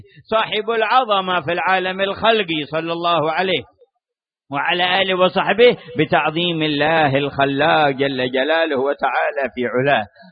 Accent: Hadhramaut, Yemen; يضربون مثلين بالوادي عندنا في حضرموت، وادي سر ووادي عقران

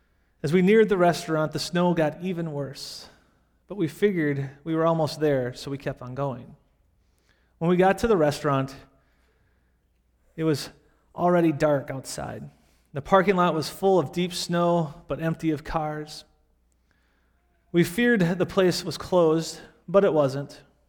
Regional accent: Cleveland, Ohio, United States; And I said, "Well, I'm not from the Detroit area, I'm from Cleveland."

